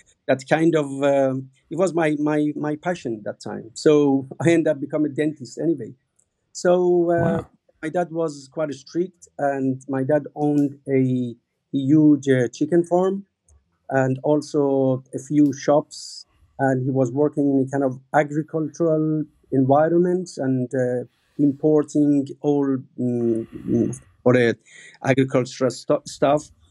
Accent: Iran; Obviously, I was born in Iran and raised in a family, kind of a middle-class family.

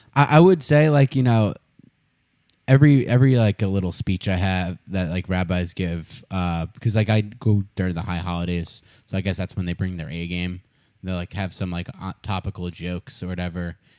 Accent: Syosset, New York, United States; I'm Syosset. Yeah. So, like, I'm on the border of Nassau and Suffolk, and I'm, like, you know, I'm, like, kind of, like, in the middle.

